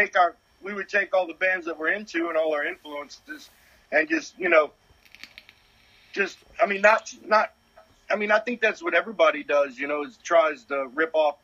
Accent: New Orleans, Louisiana, United States; But growing up in New Orleans, you got Mardi Gras, you know, which is, you know, got tons of bands in it.

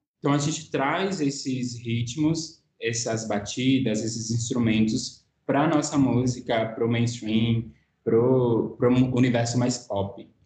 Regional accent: Salvador, Bahia, Brazil; Eu sou de Salvador, um homem negro, gay, cantor independente, artista, e faço música aqui na Bahia

